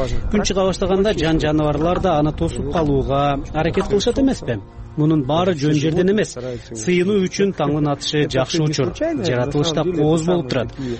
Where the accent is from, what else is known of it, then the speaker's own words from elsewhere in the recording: Kazakhstan; Ата тегим украиндер, агам, эки эжем бар. Ата энем кайтыш болуп кетти. Баарыбыз Казахстанда төрөлдүк. Ошол жакта чоңойдук.